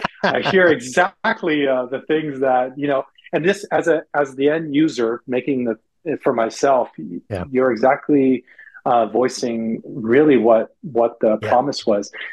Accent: Toronto, Ontario, Canada; now in California, United States; I'm from Canada originally. I grew up in Toronto near the Great Lakes.

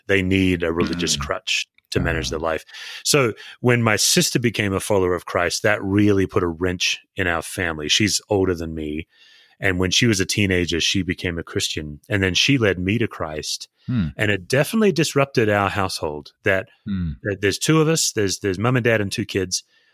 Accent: Western Australia, Australia; So I grew up in Western Australia. Great, great place to be born and raised, great family, but not a churched family.

